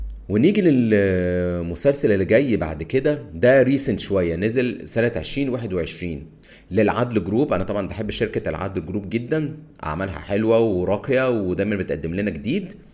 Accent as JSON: {"language": "Arabic", "town": "Cairo", "region": "Cairo Governorate", "country": "Egypt", "said": "انا من القاهرة لكن اسكندرية دي بالنسبة لي احلى حاجة يعني"}